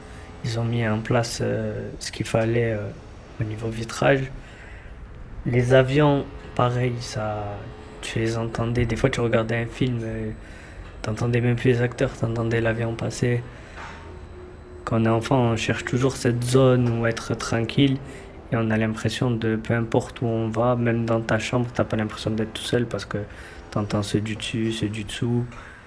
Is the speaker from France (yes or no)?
yes; Pau, Nouvelle-Aquitaine, France; moi, de base, je suis né à Bagatelle. Je suis arrivé à Tabar-Bordelongue quand j'avais 1 an. Et j'ai toujours vécu là jusqu'à l'heure d'aujourd'hui.